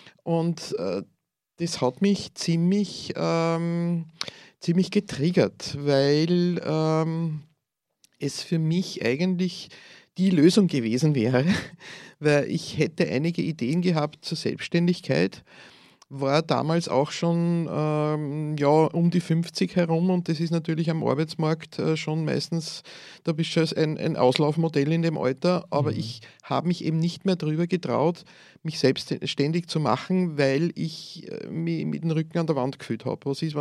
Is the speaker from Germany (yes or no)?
no; Lower Austria, Austria; also born or lived in Steyr; Ich bin wieder in meine alte Heimat zurückgezogen, genau.